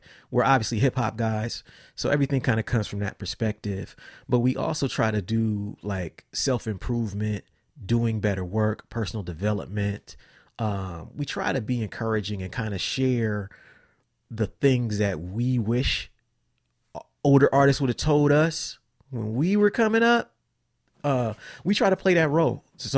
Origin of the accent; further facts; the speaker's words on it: Columbus, Ohio, United States; also born or lived in Cincinnati; So when I was I grew up in Columbus, I moved to Cincinnati.